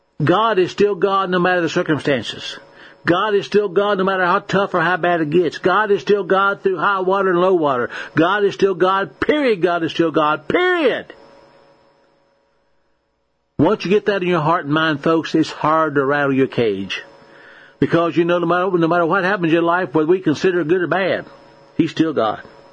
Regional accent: United States; born there; But I live in America. I live in a nation I was born in September 7th, 1948.

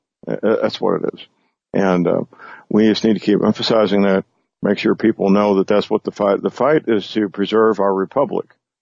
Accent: Missouri, United States; I was disappointed and surprised that my home state, Missouri, has gone that route, allowing mail-in ballots.

